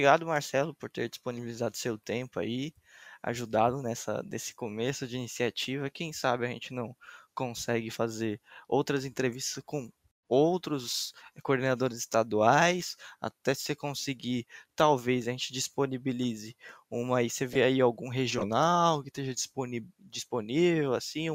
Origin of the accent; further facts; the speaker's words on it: Guarulhos, São Paulo, Brazil; porque eu sou de Guarulhos.